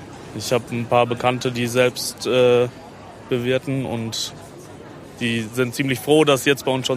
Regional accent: Dortmund, North Rhine-Westphalia, Germany; So bei uns in NRW, aus Dortmund kommen wir halt

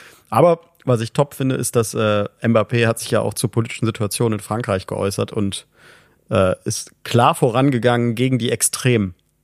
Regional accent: Cologne, North Rhine-Westphalia, Germany; da müssen wir doch als Kölner auch als mit gutem Beispiel vorangehen

